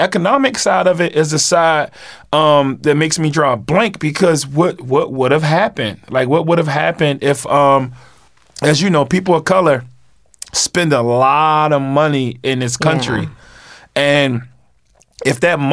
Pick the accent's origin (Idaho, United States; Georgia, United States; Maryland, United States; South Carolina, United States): Maryland, United States; Baltimore; it's no secret, I'm from East Baltimore